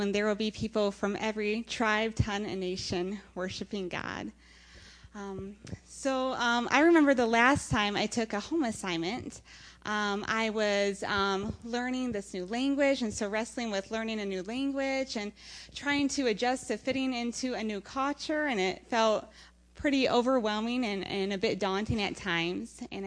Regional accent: Michigan, United States; and I'm from Michigan, went through this crisis, this automotive crisis

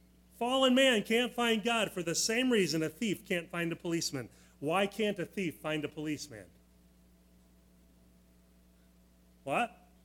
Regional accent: United States; That doesn't match up with me as an American, equal opportunity.

